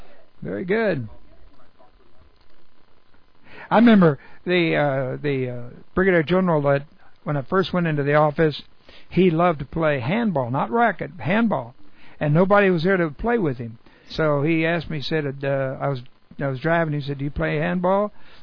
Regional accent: Texas, United States; I said, well, I'm from Texas.

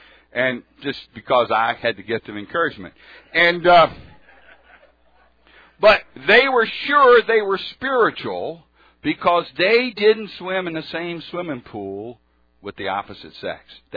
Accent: Houston, Texas, United States; And when I grew up in Houston, and that's where Herman and I met, and we both grew up in Houston, I've known Herman for about 45 years or so.

